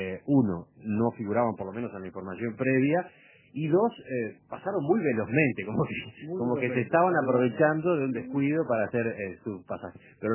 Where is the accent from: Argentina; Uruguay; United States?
Uruguay; qué lástima que no las tengamos en Uruguay